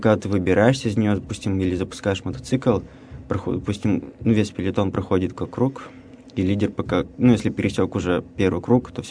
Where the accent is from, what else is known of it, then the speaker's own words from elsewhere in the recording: Zarechny, Sverdlovsk Oblast, Russia; проходил в городе Заречном, в моем родном городе.